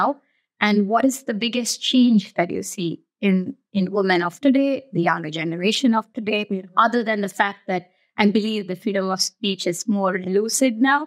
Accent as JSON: {"language": "English", "country": "India", "second_language": "English", "said": "I come from India"}